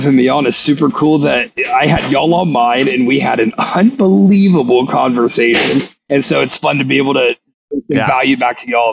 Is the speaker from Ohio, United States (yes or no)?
yes; Ohio, United States; So I'm from Ohio